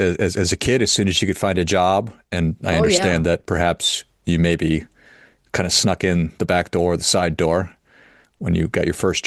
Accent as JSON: {"language": "English", "region": "Minnesota", "country": "United States", "said": "Well, I've been to Iowa, and I'm from Northern Minnesota."}